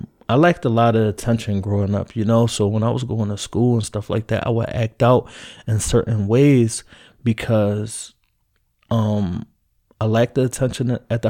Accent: Philadelphia, Pennsylvania, United States; You know, I grew up in North Philadelphia, which is is the slums. It's like the slums, you know.

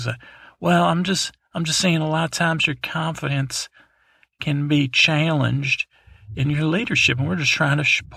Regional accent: the South, United States; I did not feel comfortable as a Southerner, portraying a Southerner as a victim

